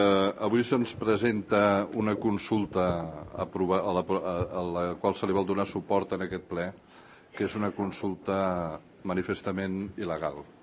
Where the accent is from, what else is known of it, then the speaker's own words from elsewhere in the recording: Catalonia, Spain; jo sóc català des de moltes generacions